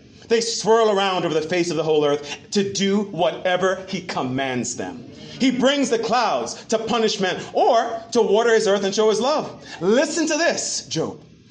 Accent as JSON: {"language": "English", "region": "New York", "country": "United States", "tie": "born there", "said": "You know, I'm an American. So, you know, I was born in New York."}